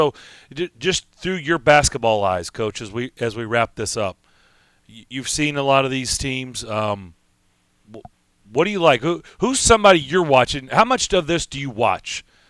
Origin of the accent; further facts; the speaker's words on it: Lexington, Kentucky, United States; I grew up in Lexington, Kentucky. I've been here in this area for 25 years